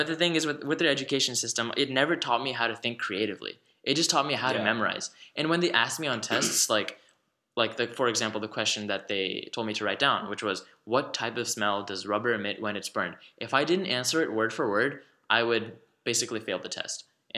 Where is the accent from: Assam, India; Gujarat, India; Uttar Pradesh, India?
Gujarat, India; closer to my hometown in Gujarat, which is a state in India